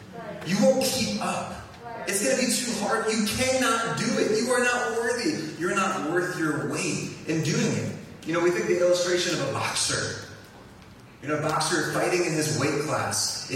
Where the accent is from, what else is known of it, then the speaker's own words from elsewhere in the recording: New Jersey, United States; We're from New Jersey. Born and raised in Jersey. I stay in Jersey until they kick me out.